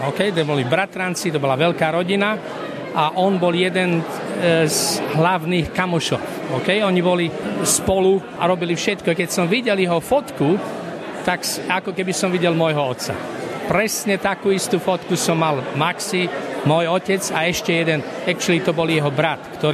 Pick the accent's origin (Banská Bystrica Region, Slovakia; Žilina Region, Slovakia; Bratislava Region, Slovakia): Bratislava Region, Slovakia; Bratislava; moved away as an adult; ja som vyrástol v Bratislave